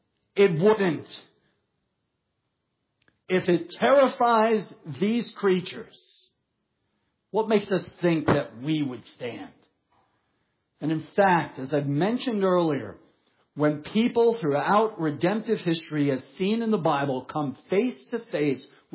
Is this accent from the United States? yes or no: yes; New York City, New York, United States; And as weird as it sounds, I understood this growing up in New York City. I used to live on the 23rd floor.